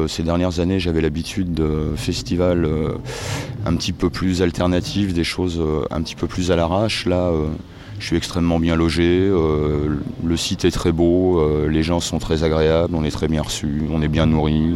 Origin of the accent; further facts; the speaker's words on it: Occitanie, France; je viens de l'Aveyron, je suis sur Villefranche-de-Rouergue